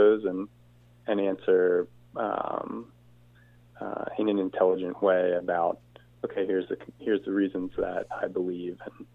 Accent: Flourtown, Pennsylvania, United States; you grew up in Glenside, I grew up in Flowertown, you know, everyone wants to be Irish Catholic, right?

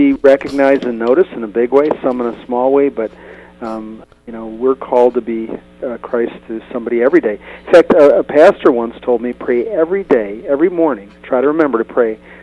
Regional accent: Midwest, United States; born there; also born or lived in Phoenix; now in Atlanta, United States; We moved here from Phoenix about 7 years ago, but I'm a Midwesterner by birth

